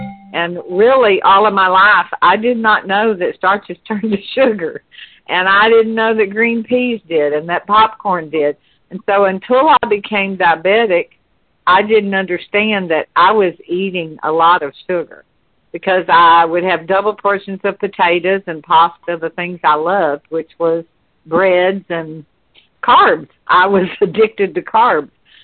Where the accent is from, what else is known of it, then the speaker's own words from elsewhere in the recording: the South, United States; the diet was very hard for me, because I'm from the South.